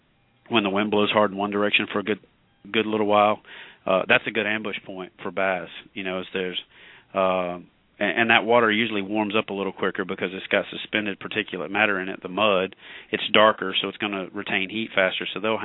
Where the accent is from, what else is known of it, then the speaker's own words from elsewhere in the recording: Jonesville, Louisiana, United States; I grew up in Jonesville, Louisiana, and that's like 10 miles from where rattle trap, the real rattle traps are out of Alexandria